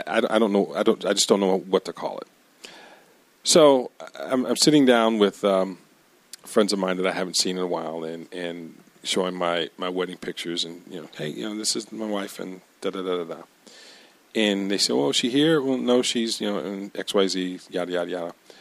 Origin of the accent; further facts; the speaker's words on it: Akron, Ohio, United States; As you all know, I'm from Akron, and many times I'm not real proud of it. Because of some of the things that come out of my hometown, unfortunately.